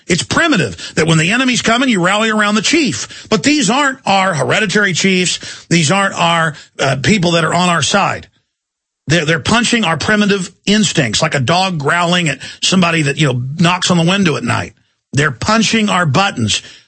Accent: England, United Kingdom

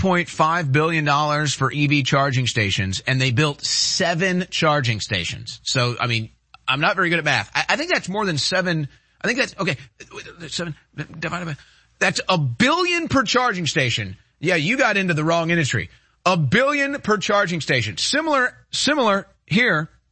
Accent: St. Louis, Missouri, United States; now in Austin, United States; I grew up in St. Louis. We still got 100 degree days.

